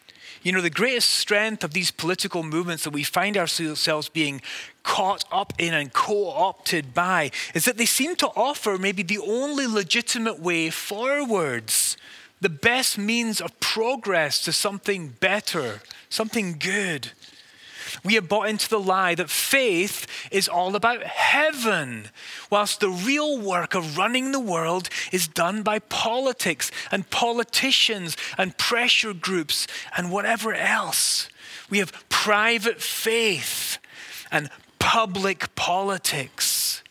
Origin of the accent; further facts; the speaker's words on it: United Kingdom; the country where I'm from Great Britain.